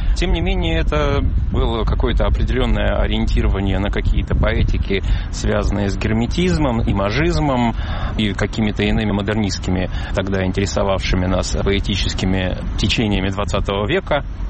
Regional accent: Uzbekistan; moved away; у меня это была не первая эмиграция, я из Узбекистана тоже уезжал

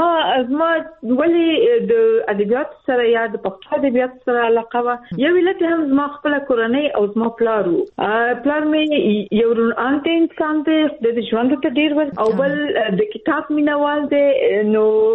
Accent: Laghman, Afghanistan; also born or lived in Nangarhar; زه په افغانستان کې د لغمان ولایت یم او پیدا شوی په ننګرهار کې یم. زه افغان یم.

